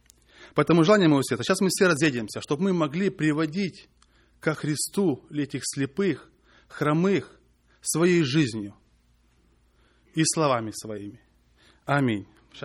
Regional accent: Russia; now in United States; И я когда так рос, потом приехал в Америку, это я еще в России

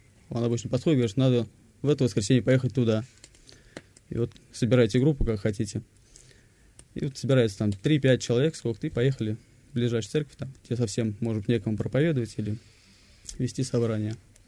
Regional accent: Moscow, Russia; я из Москвы.

